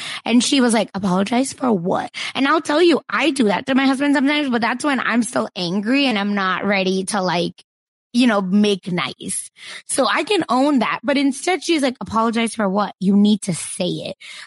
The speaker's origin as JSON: {"language": "English", "town": "Broken Arrow", "region": "Oklahoma", "country": "United States", "said": "I'm from Broken Arrow, Oklahoma."}